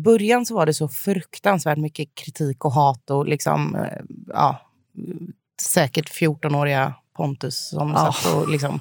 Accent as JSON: {"language": "Swedish", "town": "Jönköping", "region": "Jönköping County", "country": "Sweden", "lives_now": "Stockholm, Sweden", "said": "Och jag bodde även hemma i Jönköping, hemma hos mamma och pappa."}